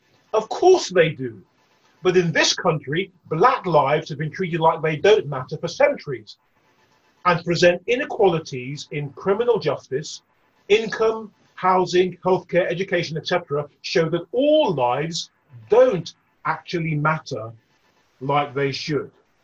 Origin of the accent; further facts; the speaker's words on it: Hackney, London, United Kingdom; Growing up in Hackney, I remember a white woman telling me that I had a face like a monkey.